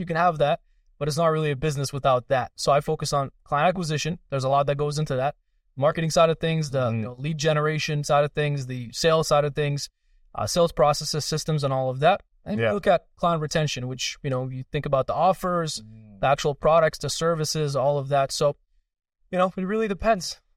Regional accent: northern Iran, Iran; first language Kurdish; English is a second language; So first language is Kurdish. So I was born in Iran. I'm from the northern part of Iran. So we speak our own language. We have our own flag. All of that is like a smaller minority in the country. So first language is Kurdish. Second language is Farsi. And then third is English.

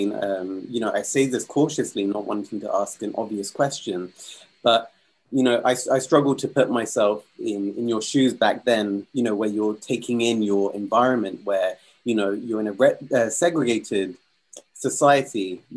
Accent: Kenya; because I'm actually Kenyan myself.

